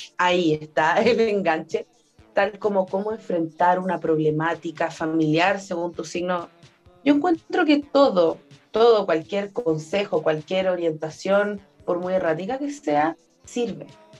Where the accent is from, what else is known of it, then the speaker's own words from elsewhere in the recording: Machalí, O'Higgins, Chile; también de Machalí, que es de donde yo vengo.